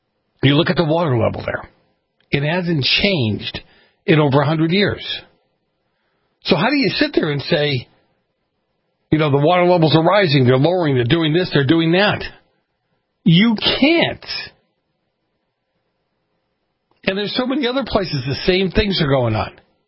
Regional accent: Boston, Massachusetts, United States; Growing up in Boston, liberal city like Boston, at the time I grew up in Boston, it was not liberal by any stretch.

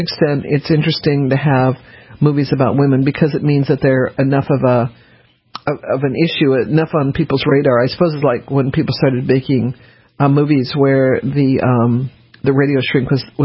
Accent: Colorado, United States; I grew up in Colorado, and so forest fires were a part of my growing up

